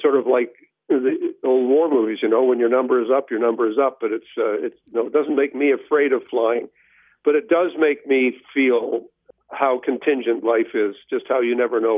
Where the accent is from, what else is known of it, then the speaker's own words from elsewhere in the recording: Canada; I had the occasion as a Canadian member of Parliament